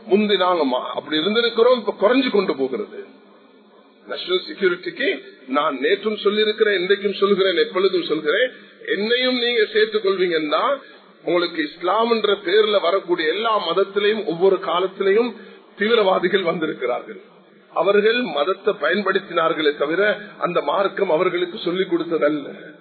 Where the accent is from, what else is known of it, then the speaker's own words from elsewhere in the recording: Jaffna, Northern Province, Sri Lanka; நாங்க மன்னார சேர்ந்த யாழ்ப்பாணத்தை சேர்ந்தவர்கள், இன்று வரைக்கும் நாங்கள் அகதிகளாக இருந்து கொண்டிருக்கோம். எத்தனை வருஷம், 32 வருஷம்.